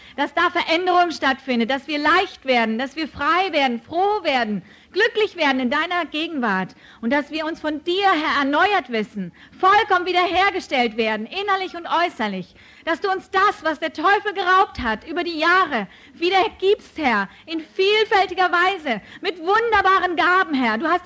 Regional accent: Hamburg, Germany; born there; Ich bin Deutsche, ich bin in Hamburg geboren

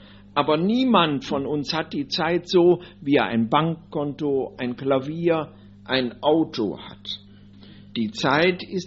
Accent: Solingen, North Rhine-Westphalia, Germany; Die Stätte meiner Kindheit in Solingen, die kann ich noch aufsuchen, aber ich kann niemals mehr Kind werden.

